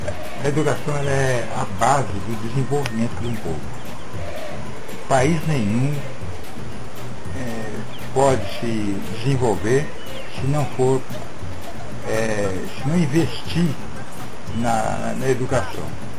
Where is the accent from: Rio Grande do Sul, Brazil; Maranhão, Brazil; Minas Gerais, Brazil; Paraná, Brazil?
Minas Gerais, Brazil; eu sou natural do sul de Minas, né? E eu vivi até os 18 anos, né, no interior, né? E posteriormente eu fui prestar o serviço militar e vim para a capital, já depois de casado